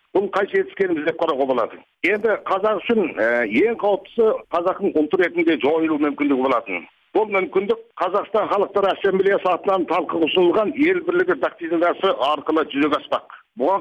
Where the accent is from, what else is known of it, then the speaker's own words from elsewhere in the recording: China; now in Kazakhstan; Жаңа өзіңіз айтып кеткендей, мен оралманмын. Қытайдан көшіп келгеніме 6 жыл болды.